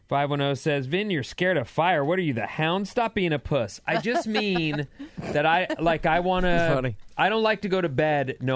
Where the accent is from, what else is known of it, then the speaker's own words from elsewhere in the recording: California, United States; I'm from the Bay Area. We call it butts up.